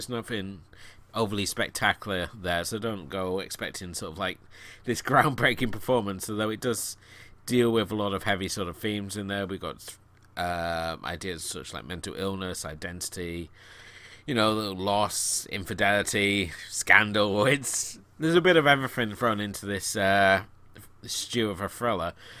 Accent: United Kingdom; being a Brit, this may sound ironic

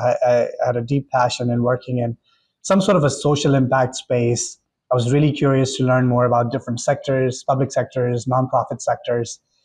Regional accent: Karachi, Sindh, Pakistan; moved away as an adult; now in United States; I was born in Karachi in Pakistan. I moved to States for schooling and somehow landed in insurance.

